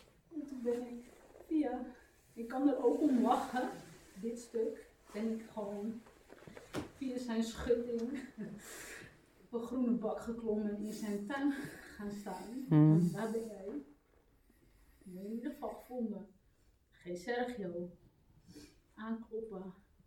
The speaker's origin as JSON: {"language": "Dutch", "country": "Costa Rica", "said": "En ik kom uit Costa Rica. Dit is mijn Costa Rica."}